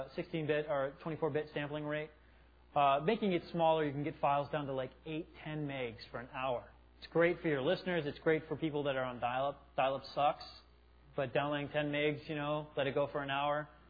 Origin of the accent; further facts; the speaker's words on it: Arizona, United States; Yeah, I'm from Arizona.